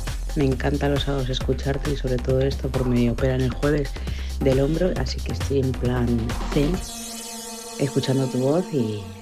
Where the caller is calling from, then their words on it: Madrid, Community of Madrid, Spain; Aquí en Madrid, en la sierra, con bastante fresquito